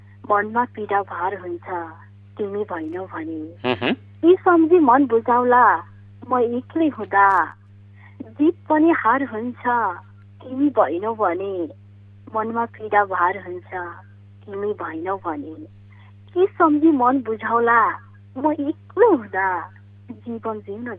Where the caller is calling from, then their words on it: Nuwakot, Bagmati, Nepal; अहिले हाल नुवाकोटबाट भन्नुभयो सर